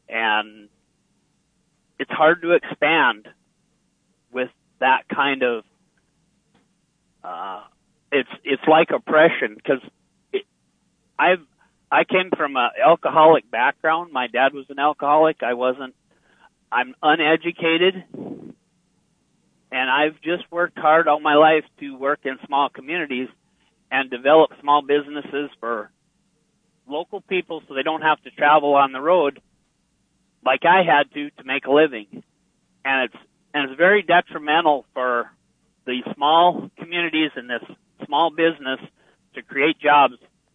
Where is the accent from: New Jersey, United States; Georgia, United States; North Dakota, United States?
North Dakota, United States; I'm from North Dakota, and I'm listening to your program talking about Trump.